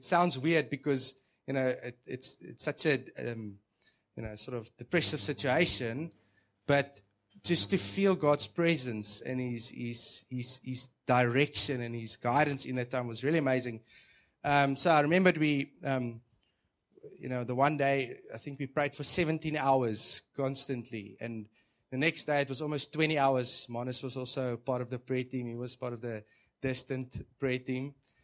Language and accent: English; Rondebosch, Western Cape, South Africa; We're from Rondebosch. We've got a church. Who knows where Rondebosch is? If you don't know where Rondebosch is, do you know where Table Mountain is? Okay, that's where Rondebosch is, at the foot.